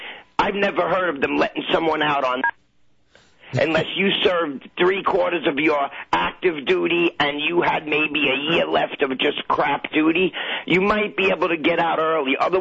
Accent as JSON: {"language": "English", "region": "New Jersey", "country": "United States", "said": "I'm from Hudson County. We have walls in our houses."}